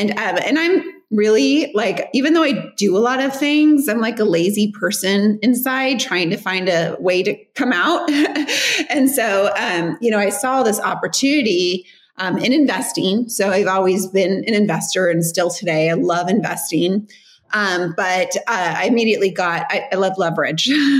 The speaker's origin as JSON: {"language": "English", "town": "Riverside", "region": "California", "country": "United States", "said": "because, you know, I'm from Riverside, California."}